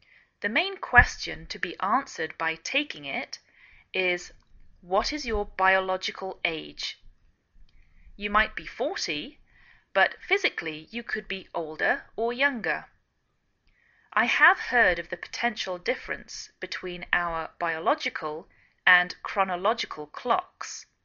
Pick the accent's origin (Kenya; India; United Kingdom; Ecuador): United Kingdom; England; now in United States